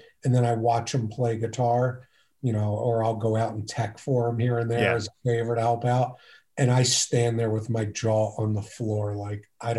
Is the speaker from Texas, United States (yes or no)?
no; Philadelphia, Pennsylvania, United States; also born or lived in Abington; I grew up in Northeast Philadelphia.